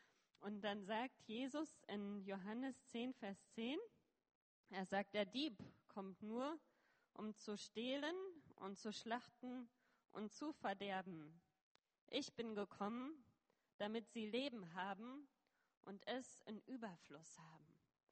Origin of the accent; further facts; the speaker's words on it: Lüdenscheid, North Rhine-Westphalia, Germany; moved away as an adult; now in India; ich komme ursprünglich aus dem Sauerland, aus Lüdenscheid und ich bin mit 19 nach Indien gegangen